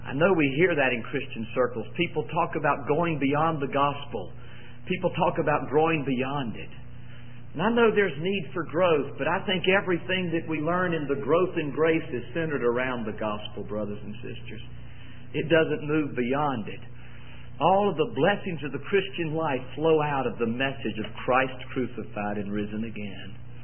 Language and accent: English; Fayetteville, United States; I remember, standing in our kitchen, growing up in Fayetteville.